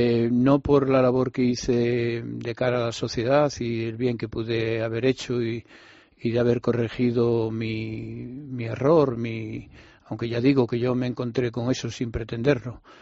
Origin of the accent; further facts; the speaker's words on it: Galicia, Spain; Lo que sucedió en mi pueblo pasó, si hablamos de Galicia, pasó en Ferrol